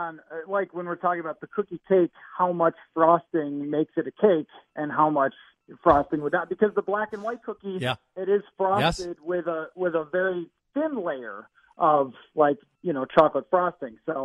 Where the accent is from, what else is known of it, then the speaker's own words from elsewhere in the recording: Buffalo, New York, United States; I was growing up in Buffalo